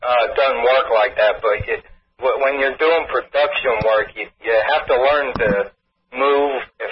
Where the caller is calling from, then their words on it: Reading, Pennsylvania, United States; Pennsylvania, Reading, PA.